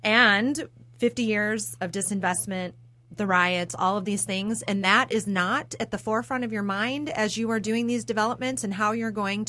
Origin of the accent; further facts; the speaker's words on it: Detroit, Michigan, United States; And I'm a lifelong Detroiter. I was born in Detroit. I grew up in Southwest Detroit.